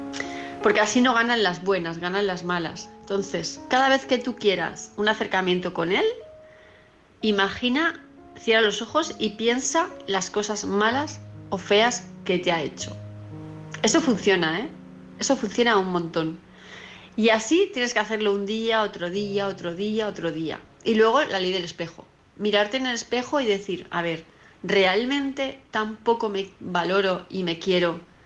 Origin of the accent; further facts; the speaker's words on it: Palma, Balearic Islands, Spain; de Palma de Mallorca, ya me conocéis